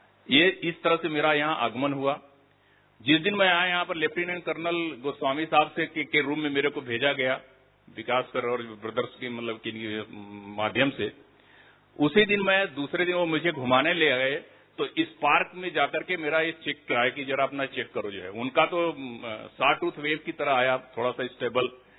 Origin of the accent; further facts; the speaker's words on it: Varanasi, Uttar Pradesh, India; Originally Banaras का रहने वाला हूं। अहमदाबाद में पिछले 3 साल से पोस्टेड था, रिसेंटली रिटायर्ड हुआ हूं।